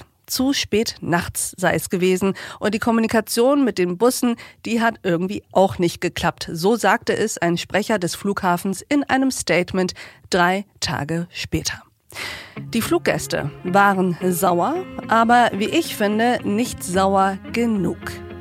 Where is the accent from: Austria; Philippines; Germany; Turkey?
Turkey; So etwas hätte es in meiner Heimat nicht gegeben. 600 Türken in Flugzeugen eingesperrt